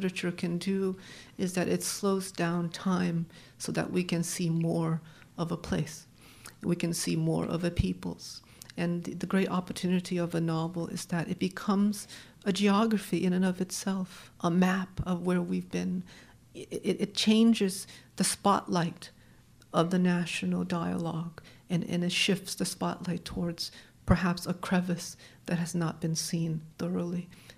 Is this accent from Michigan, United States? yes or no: no; Connecticut, United States; I would tell folks, I'm from Connecticut, and they say, oh, so fancy.